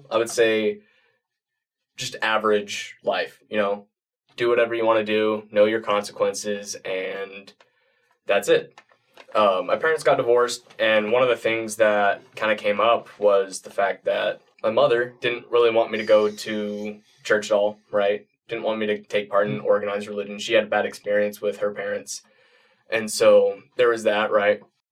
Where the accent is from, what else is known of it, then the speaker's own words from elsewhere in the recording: South Jordan, Utah, United States; I'm from South Jordan, Utah. I'm 21 years old